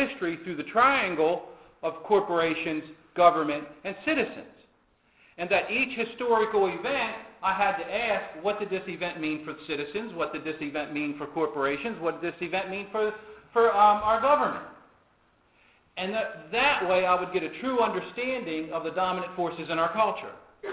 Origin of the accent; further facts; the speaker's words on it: Baltimore, Maryland, United States; Where I grew up in Baltimore, I think we had like four channels.